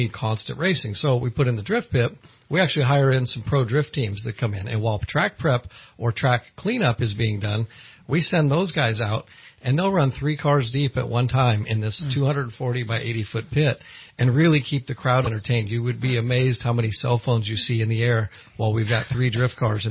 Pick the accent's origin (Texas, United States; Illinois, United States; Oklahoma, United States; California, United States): California, United States; Sacramento; now in Browns Valley, United States; I'm not. I live in Browns Valley, which is near Collins Lake outside of Marysville. Born and raised in Sacramento, raced in Sacramento a lot